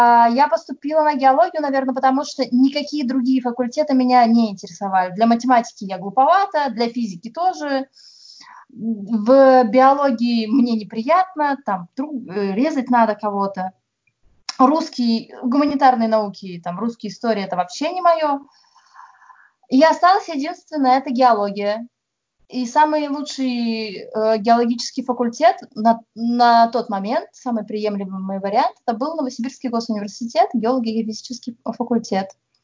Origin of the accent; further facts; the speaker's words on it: Irkutsk Oblast, Russia; also born or lived in Chukotka; я родилась на Чукотке, и там прожила какое-то время, потом мы переехали в Иркутскую область